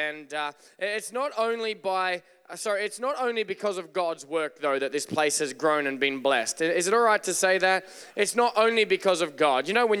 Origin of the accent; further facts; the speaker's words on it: Australia; if I ever missay a word, I just blame it on being Australian